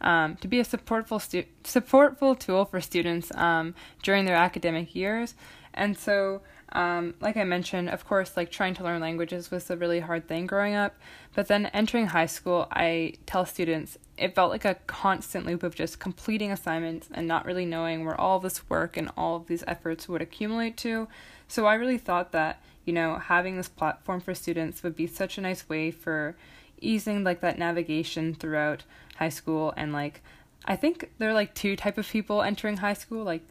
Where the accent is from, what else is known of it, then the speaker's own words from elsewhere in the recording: Vancouver, British Columbia, Canada; I am a senior in high school and I'm from Vancouver, Canada.